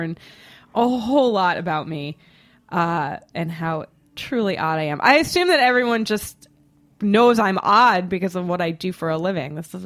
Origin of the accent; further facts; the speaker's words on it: Boston, Massachusetts, United States; Which should make everyone so happy since I'm from Boston and I'm saying that.